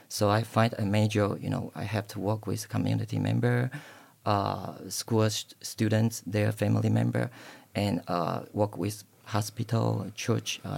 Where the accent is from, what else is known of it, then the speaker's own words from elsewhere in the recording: Taiwan; now in United States; And I was born and raised in Taiwan and came to the United States in 2011.